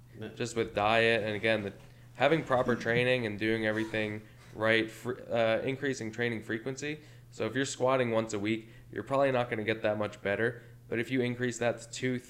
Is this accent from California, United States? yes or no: no; New Jersey, United States; now in Buffalo, United States; We're originally from North Jersey.